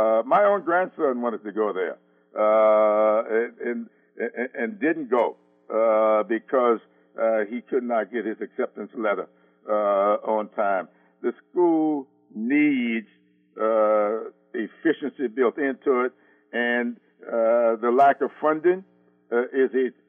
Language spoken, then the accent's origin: English; Sumter, South Carolina, United States; And the same thing over in Sumter, my hometown.